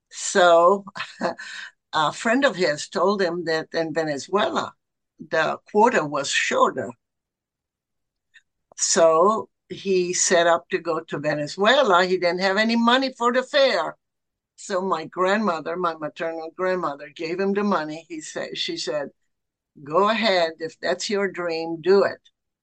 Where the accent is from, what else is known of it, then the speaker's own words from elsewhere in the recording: Apulia, Italy; I am from Bari.